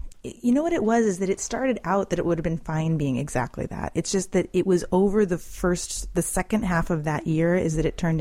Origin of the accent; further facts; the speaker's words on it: Boston, Massachusetts, United States; And I was like, well, I'm from Boston. I know Boston.